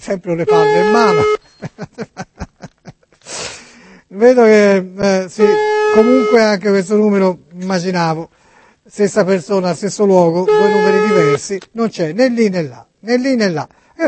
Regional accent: Florence, Tuscany, Italy; Sono toscano e me ne vanto. E vorrei farti la rima perché noi a Firenze si dice son toscano e me ne vanto e di culo tanto.

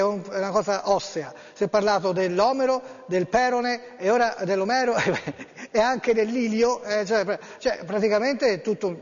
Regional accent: Florence, Tuscany, Italy; perché io sono toscano, no? Sono fiorentino.

